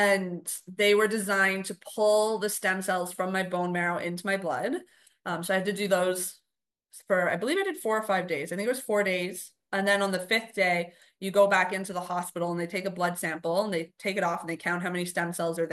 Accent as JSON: {"language": "English", "region": "Ontario", "country": "Canada", "moved": "yes", "said": "I ended up moving 3,600 kilometers away, so to the other side of Canada, because I'm originally from Ontario."}